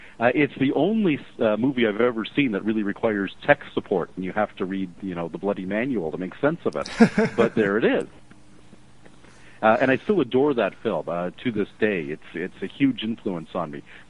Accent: Ottawa, Ontario, Canada; born there; now in Toronto, Canada; I live in Toronto, which is the largest city in Canada, and I was born in Ottawa, which is its capital city, in 1960. So I'm a middle-aged guy

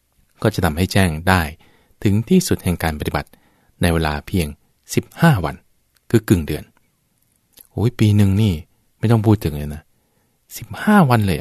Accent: Bangkok, Thailand; now in Udon Thani, Thailand; บ้านอยู่กรุงเทพเป็นคนกรุงเทพนะตัวเองมาอยู่อุดรธานีบวชอยู่วัดบวร

